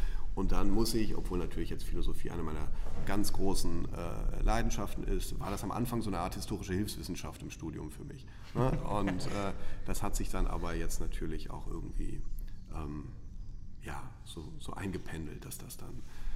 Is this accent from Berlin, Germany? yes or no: no; Jülich, North Rhine-Westphalia, Germany; ich bin eigentlich im Rheinland aufgewachsen, in Jülich. Das ist nicht allzu weit entfernt von hier. Mhm. Und habe da auch die ersten 19 Jahre meines Lebens verbracht